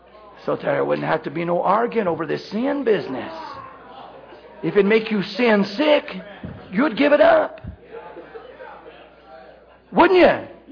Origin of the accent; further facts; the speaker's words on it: Indiana, United States; The old timers, when I was raised up around Indiana, would talk about restoring things